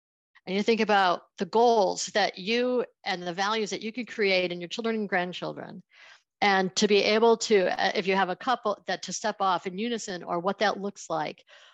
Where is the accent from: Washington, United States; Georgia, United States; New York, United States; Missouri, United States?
New York, United States; Buffalo; I grew up in the Buffalo area of New York State, and Buffalo straddles the Canadian border and the state of New York.